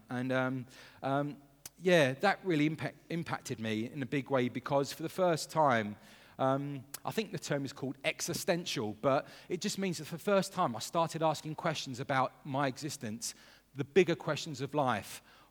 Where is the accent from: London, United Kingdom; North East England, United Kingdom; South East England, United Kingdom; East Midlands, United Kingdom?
London, United Kingdom; Growing up in London, I grew up in a very multicultural area, and I was mindful of, actually, there's many faith systems.